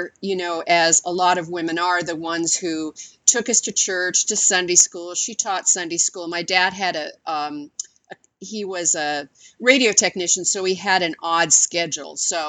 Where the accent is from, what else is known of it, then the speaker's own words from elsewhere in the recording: North Dakota, United States; born there; I was born in North Dakota, so you get a guess what religion it probably was.